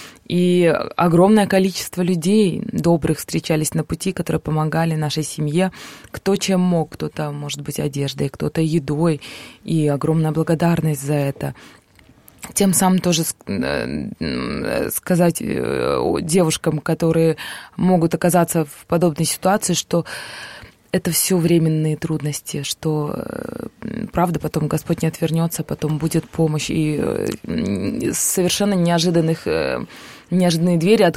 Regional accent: Georgia; also born or lived in Aktobe, Kazakhstan; я из Грузии с мамой и братом переехали во время войны в Казахстан, где жила мамина, живет мамина родная сестра, которая нам очень помогла. И после этого в маленький город Актобе, чудесный, замечательный город.

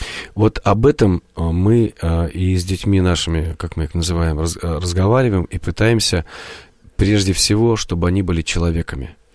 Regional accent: Russia; я испытываю гордость, что я тоже россиянин

